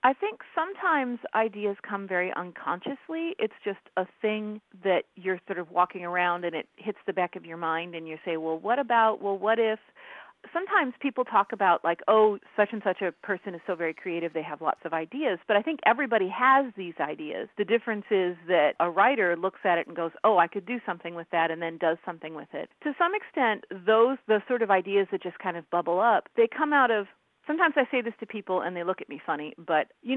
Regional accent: St. Louis, Missouri, United States; I grew up in St. Louis, which is where I live now. My family moved here pretty much when I was a baby

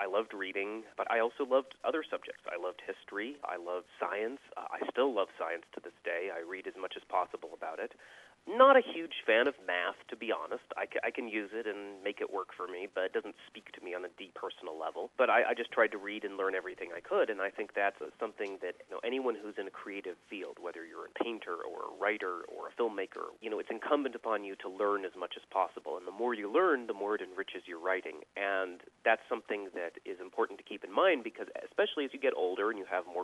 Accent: Montana, United States; also born or lived in Alaska; the short version is I grew up in Montana and Alaska. I've actually lived in Anchorage twice

